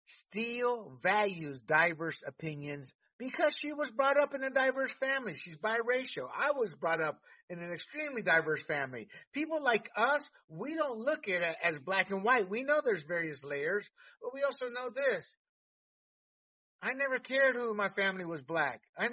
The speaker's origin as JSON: {"language": "English", "country": "Panama", "tie": "born or raised there", "said": "I've seen voter fraud, man. I was born and raised in Panama."}